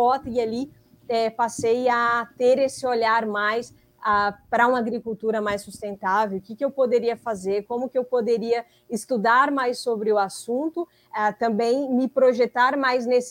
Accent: Imperatriz, Maranhão, Brazil; born there; Eu nasci no Maranhão, Imperatriz

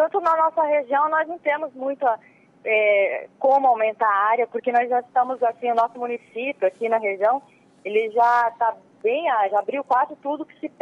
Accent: Brazil; É, que nem nós somos brasileiros, produtores e nunca desistimos

